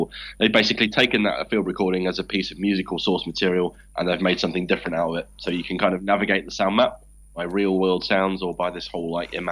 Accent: Leicester, East Midlands, United Kingdom; now in Oxford, United Kingdom; I'm based in Oxford, but I'm originally from Leicester.

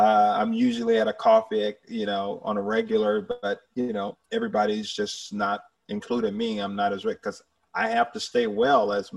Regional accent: Manchester, Georgia, United States; growing up in Manchester, Georgia, a little small town, my brothers and I, we did not allow that to confine us.

